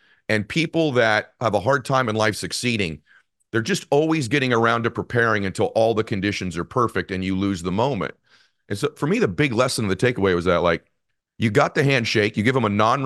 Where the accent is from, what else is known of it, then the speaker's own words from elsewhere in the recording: Weymouth, Massachusetts, United States; born there; well, I was born in Weymouth, but I've been a lifetime fan.